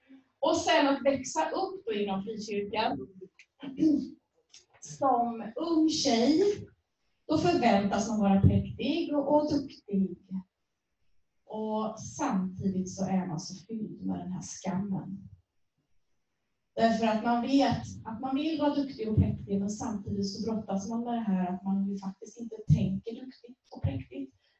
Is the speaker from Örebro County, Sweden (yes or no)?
yes; Örebro, Örebro County, Sweden; now in Värnamo, Sweden; och att jag kommer från Värnamo, och det stämmer. Ursprungligen så är jag uppvuxen och född i Örebro.